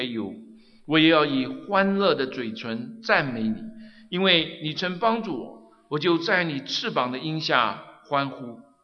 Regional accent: China; 我们中国人

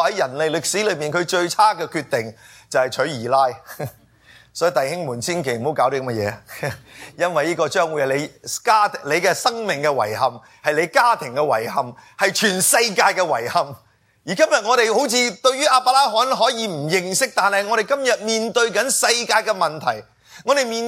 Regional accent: United States; 我哋美国人

